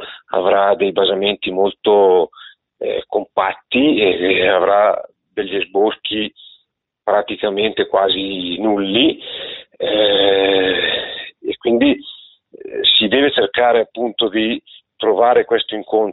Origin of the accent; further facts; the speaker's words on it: Vezza d'Oglio, Lombardy, Italy; Ricordiamoci che io sono nato e sono cresciuto a Vezza d'Oglio